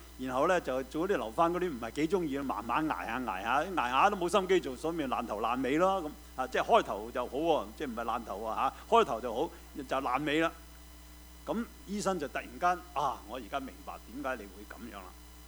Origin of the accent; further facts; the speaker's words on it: China; 即係好似我哋中國人食叉燒包